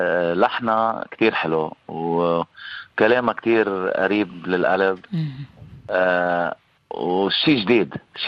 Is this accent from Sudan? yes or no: no; Lebanon; now in United States; نحن كجالية لبنانية وعربية مقيمين